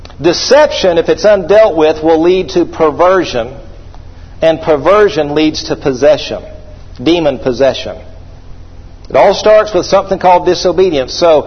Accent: Atlanta, Georgia, United States; I grew up in the Atlanta area.

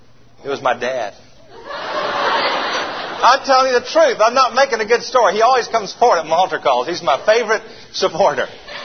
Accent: Atlanta, Georgia, United States; And so here we come to Georgia. And I grew up in Atlanta, and God called us, of all places, to Vidalia, Georgia, home of the sweet onions.

